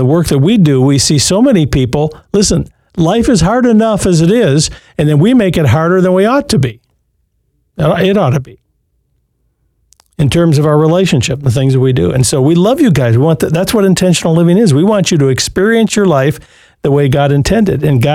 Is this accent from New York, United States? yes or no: no; Michigan, United States; And I grew up in Western Michigan on Lake Michigan, so we had a lot of snow, tons of it.